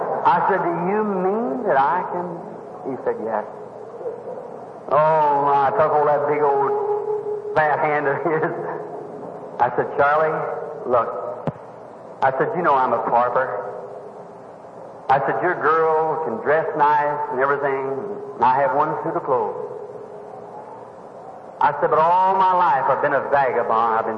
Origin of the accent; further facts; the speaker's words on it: Ireland; And she was laughing at me. I'll never forget it. About being an Irishman and painting a shamrock and so forth.